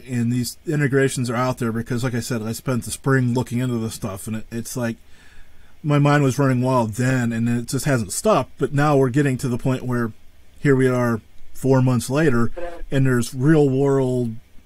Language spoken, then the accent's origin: English; Pennsylvania, United States; I'm from Northwest, so that's unfortunate.